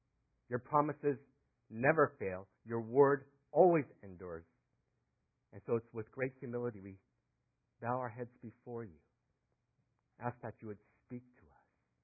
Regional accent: Florida, United States; now in California, United States; Some of you know that I didn't grow up in California. Actually, my early formative years, I grew up in Florida before my father passed away.

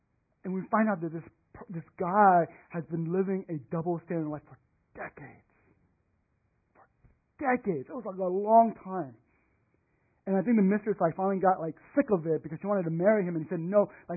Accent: Houston, Texas, United States; I grew up in Houston. And I went to one of the major Chinese churches in Houston.

